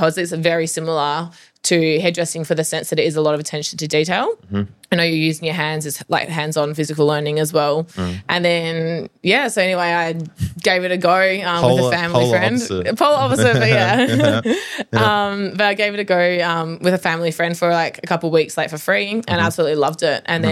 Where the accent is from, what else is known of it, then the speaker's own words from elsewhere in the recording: Perth, Western Australia, Australia; So I did my apprenticeship in Perth because I'm from Perth.